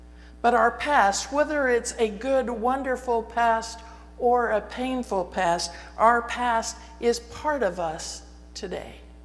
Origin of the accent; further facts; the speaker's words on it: Austin, Texas, United States; I really love it when I tell people that I'm from Austin and they say, do you know so-and-so?